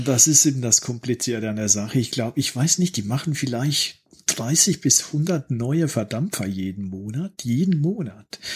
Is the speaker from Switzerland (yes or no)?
yes; Switzerland; Na, wir sind halt Schweizer